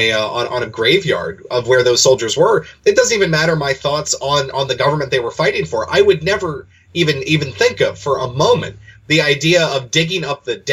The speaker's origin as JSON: {"language": "English", "region": "Maryland", "country": "United States", "tie": "born or raised there", "said": "they're tearing down statues in my home county in Maryland. And, of course, my hometown was actually called the most treasonous town in the entire South"}